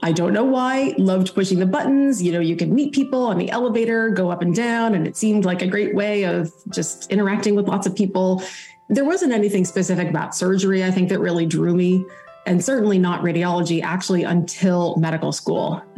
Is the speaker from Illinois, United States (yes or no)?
yes; Illinois, United States; But growing up in Illinois, I had wonderful education there through the public school system.